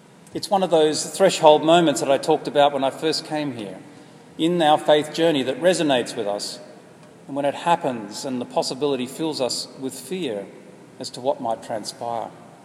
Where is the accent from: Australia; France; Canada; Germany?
Australia; now in Brooklyn, United States; this journey that's brought me from my home country, Australia, to here to Brooklyn